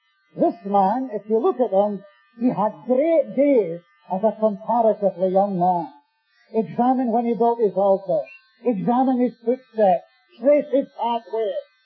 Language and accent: English; Scotland, United Kingdom; but I am a Scotsman, so make allowance for that.